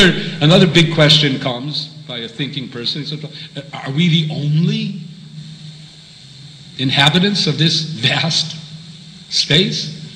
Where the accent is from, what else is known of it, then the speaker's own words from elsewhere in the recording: United States; I grew up in America, so I know more of America than culture and history and so on than other places.